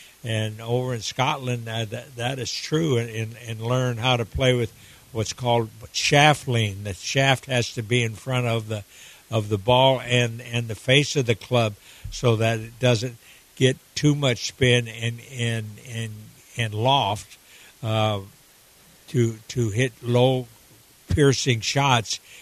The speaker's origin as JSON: {"language": "English", "country": "Argentina", "tie": "born or raised there", "said": "I grew up in Argentina, and we didn't have a driving range down there."}